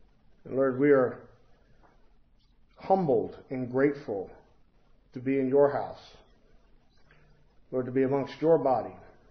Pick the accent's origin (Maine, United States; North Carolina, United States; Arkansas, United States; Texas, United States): Arkansas, United States; Fort Smith; And you would think that an hour and 15 minutes apart, because I'm from Fort Smith, that we wouldn't see things differently